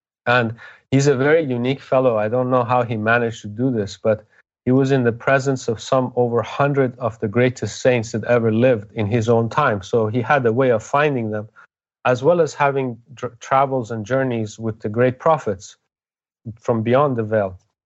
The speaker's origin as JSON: {"language": "English", "country": "Iran", "tie": "born or raised there", "said": "I remember growing up in Iran, you know, when you're immersed in it and it's all around you in your culture"}